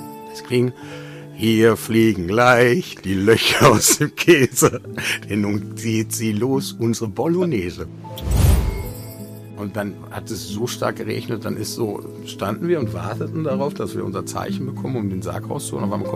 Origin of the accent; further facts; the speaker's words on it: Bottrop, North Rhine-Westphalia, Germany; now in Münster, Germany; Ob ich in meiner Heimatstadt Bottrop beerdigt werden möchte